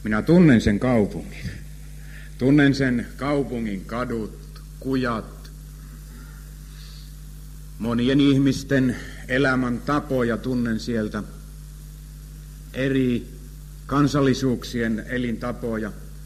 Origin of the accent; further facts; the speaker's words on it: Kuopio, North Savo, Finland; Olen syntyisin tuolta Kuopion kaupungista, niin kuin savolaiset sanotaan, kaapunnista. Oikeasta muasta. Ja olen aivan paljasjalkaisia kaapuntilaisia.